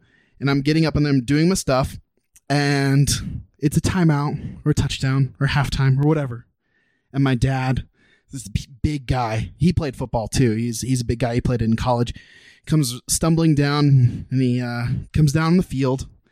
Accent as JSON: {"language": "English", "region": "Utah", "country": "United States", "tie": "born or raised there", "said": "I also was raised in Southern Utah. I never bounced around. I was born and raised in the Red Desert."}